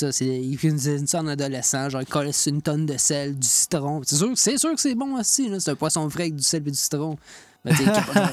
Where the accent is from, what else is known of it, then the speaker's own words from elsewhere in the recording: Quebec, Canada; accent: Québécois; Mon accent québécois.